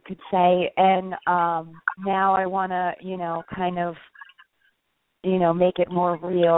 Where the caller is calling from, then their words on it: New York, United States; New York.